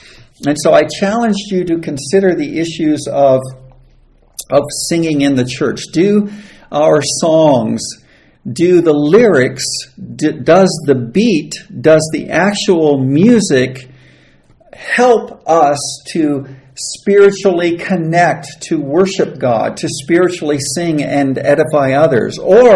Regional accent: United States; now in Uganda; You of course know that I'm an American. I've been in Uganda for quite some time

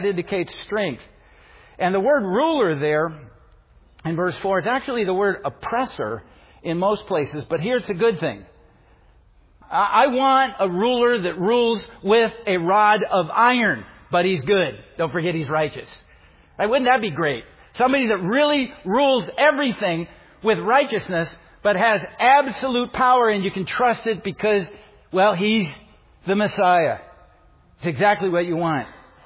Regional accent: Iowa, United States; but I'm from Iowa. Storm clouds are good.

